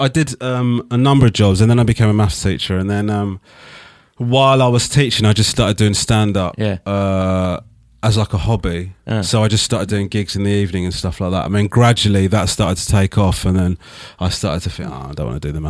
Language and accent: English; Crawley, South East England, United Kingdom; born there; I was born in Crawley, actually, which is south of.